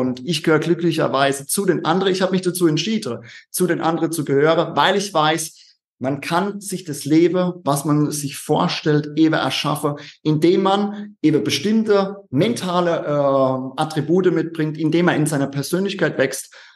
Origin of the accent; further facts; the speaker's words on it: Rhineland-Palatinate, Germany; accent: Palatine; Nein, ich bin Pfälzer und das ist auch gut so, das hört man unschwer an meinem Dialekt.